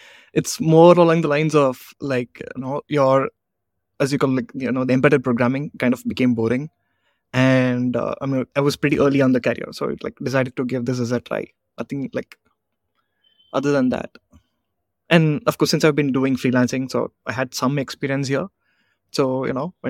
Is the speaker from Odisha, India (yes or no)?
no; Bangalore, Karnataka, India; I'm a developer from Bangalore.